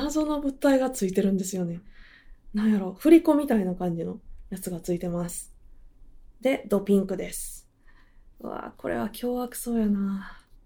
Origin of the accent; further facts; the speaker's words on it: Osaka, Japan; 大阪人です。大阪人オブ大阪人です。大阪生まれ、大阪育ちです。